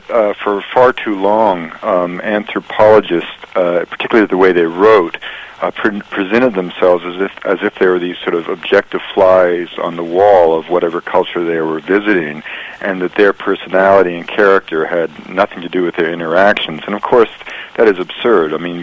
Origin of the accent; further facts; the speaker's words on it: British Columbia, Canada; I was raised in British Columbia, and I spent a lot of time in hunting camps and logging camps and a lot of time with the First Nations of British Columbia.